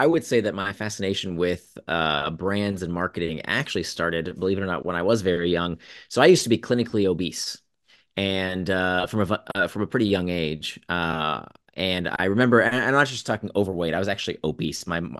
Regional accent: United States; Trix was the brand I used to love growing up in the States

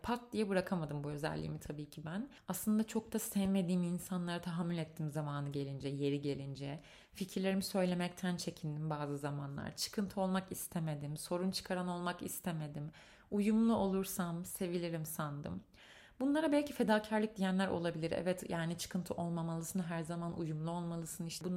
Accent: Sakarya, Turkey; moved away as an adult; now in Ankara, Turkey; Ben Sakarya'da doğup büyüdüm. 19 yılım Sakarya'da, son 6 yılım da Ankara'da geçti. Ailem Sakarya'da

